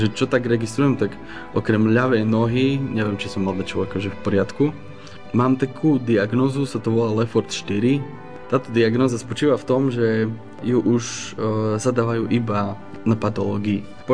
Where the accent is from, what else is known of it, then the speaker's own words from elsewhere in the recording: Prešov, Prešov Region, Slovakia; pochádzam z Prešova. Mám 34 rokov, som manžel, otec, mám jedného syna.